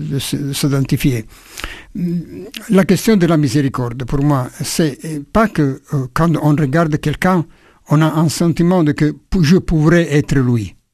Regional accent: Italy; parce que la nature, chez nous, en Italie, c'est le sexe.

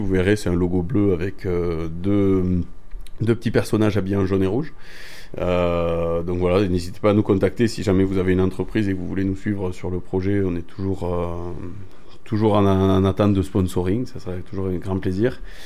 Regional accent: Capdenac, Occitanie, France; nous on est de Capdenac

